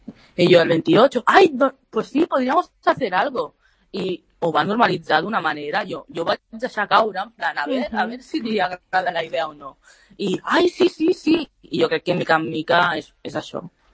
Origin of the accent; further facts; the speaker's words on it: Catalonia, Spain; Sóc catalana